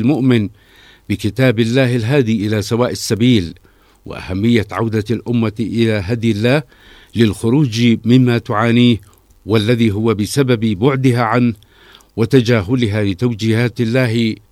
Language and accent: Arabic; Yemen; ومما يثري مزايا الشهر الكريم وخصوصيته لنا كيمنيين